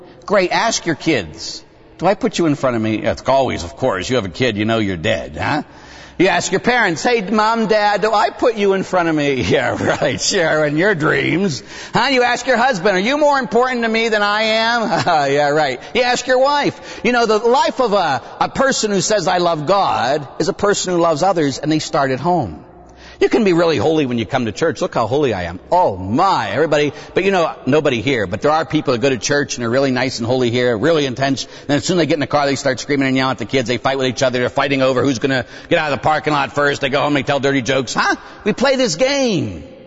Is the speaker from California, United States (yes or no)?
no; Pittsburgh, Pennsylvania, United States; born or raised there